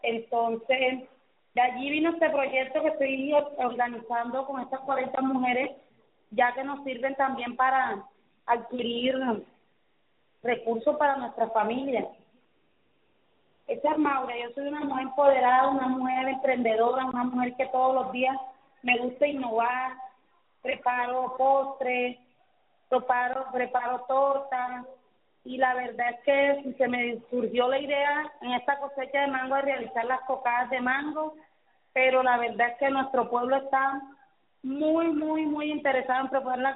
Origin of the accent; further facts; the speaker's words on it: Pendales, Atlántico, Colombia; trabajar por mi pueblo, rescatar aquellas cosas que se habían perdido. En estos momentos estamos trabajando la transformación de las frutas. Pendales, como usted sabe, Pendales es rico en variedades de frutas.